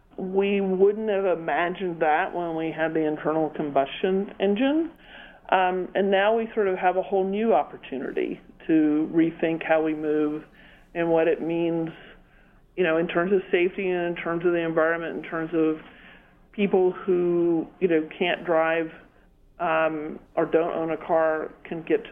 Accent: Texas, United States; I grew up in Texas. You know, I rode in a huge old Chevrolet Impala up from Houston there.

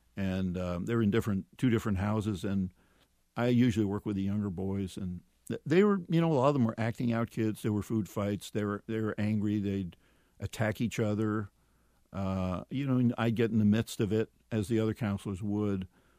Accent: Brooklyn, New York, United States; Here I am from Brooklyn, Jewish neighborhood in Brooklyn, and I'm in a little part Catholic, part Protestant, farming area in Ohio.

